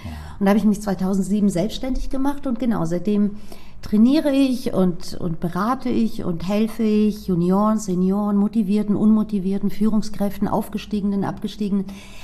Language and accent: German; Frankfurt am Main, Hesse, Germany; Ich bin in Frankfurt geboren und Frankfurt am Main, muss man hier dazu sagen, geboren und aufgewachsen und dort ging ich auch zur Schule.